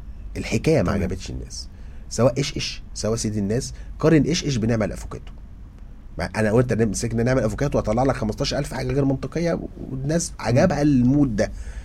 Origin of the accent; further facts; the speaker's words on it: Egypt; لكن إحنا عندنا مشكلة كمصريين